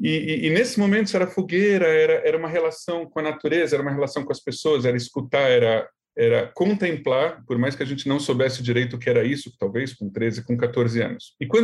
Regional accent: São Paulo, Brazil; aqui eu sou rabino, eu sou muito brasileiro, sou muito paulistano também

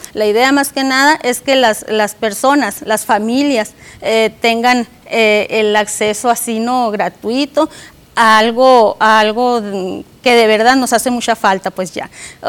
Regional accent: Hermosillo, Sonora, Mexico; venimos de Hermosillo, somos un colectivo que se formó allá.

